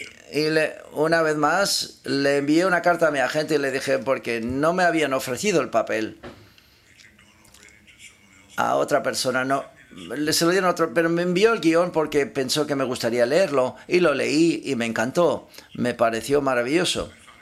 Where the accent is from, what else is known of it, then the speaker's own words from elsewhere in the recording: Miami, Florida, United States; Soy de Miami, así que te entiendo. Es una mezcla hispánica.